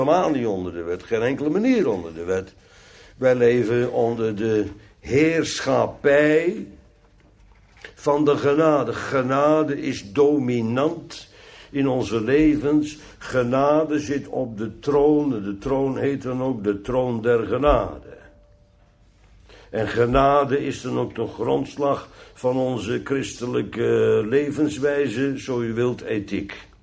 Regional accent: Netherlands; Ik ben een Nederlander, dus ja, wij klagen allemaal wel eens.

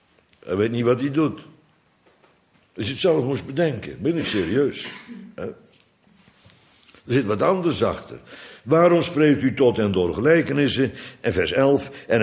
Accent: Bodegraven, South Holland, Netherlands; Nee, ik kom uit Bodegraven.

